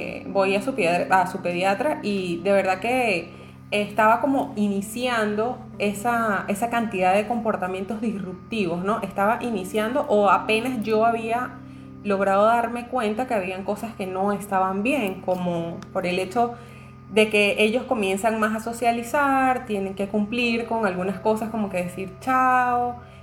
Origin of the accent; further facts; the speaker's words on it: Venezuela; Chévere, sí, bueno, soy de Venezuela, soy mamá de 3 niños.